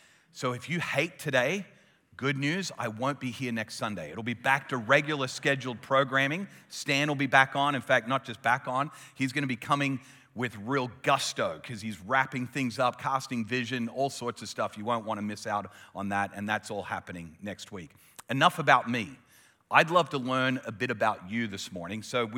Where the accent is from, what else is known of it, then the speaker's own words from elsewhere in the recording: Adelaide, South Australia, Australia; born there; accent: Australian; also born or lived in United States; So I was born in Adelaide, but raised by American parents, and I've traveled back and forth to the US and Australia my whole life. I'm a dual citizen.